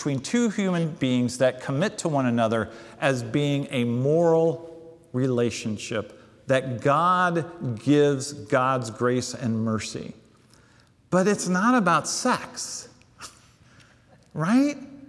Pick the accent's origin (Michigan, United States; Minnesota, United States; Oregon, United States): Oregon, United States; Portland; It can't be because I'm from Northeast Portland. It can't be because I'm a United States citizen.